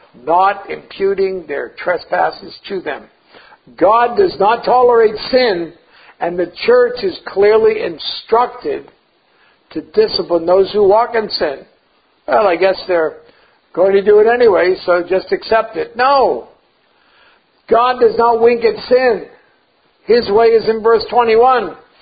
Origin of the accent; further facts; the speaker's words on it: Boston, Massachusetts, United States; The old way, what I learned growing up around Boston and the workplace, was that when you did business, you came to an agreement